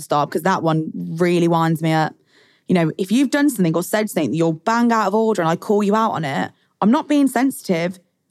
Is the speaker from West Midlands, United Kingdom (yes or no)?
yes; Birmingham, West Midlands, United Kingdom; accent: Birmingham; I'm a very proud Brummie, but whether it's because the school I went to and I was the most Brummie in my class by far, I have toned down my Birmingham accent subconsciously.